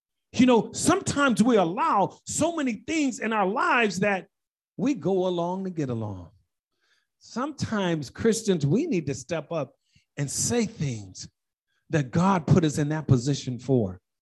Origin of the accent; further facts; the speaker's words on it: Toledo, Ohio, United States; born there; I was born in Toledo, Ohio. And sports out here is different than there.